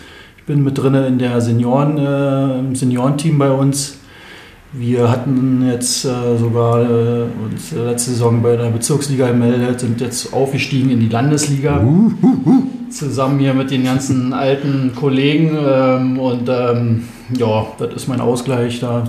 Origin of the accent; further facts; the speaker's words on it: Berlin, Germany; now in Bernau, Germany; Und wir sind hier aus Berlin hergezogen mit meinen Eltern zusammen und hatte dann ein Hobby gesucht